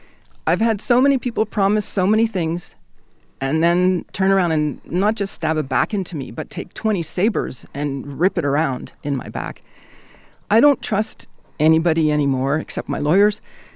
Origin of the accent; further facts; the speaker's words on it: Canada; But as a scientist, I'm a Canadian scientist